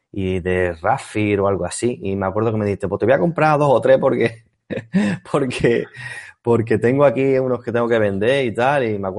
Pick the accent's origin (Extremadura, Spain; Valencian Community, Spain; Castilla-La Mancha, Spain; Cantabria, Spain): Extremadura, Spain; Mérida; Los de mi pueblo, en Mérida, pues no lo tienen.